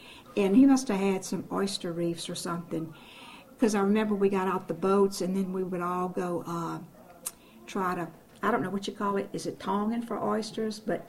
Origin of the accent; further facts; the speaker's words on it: Paradis, Louisiana, United States; also born or lived in New Orleans; I was born in New Orleans. I grew up in a humble camp in Paradis, which is St. Charles Parish.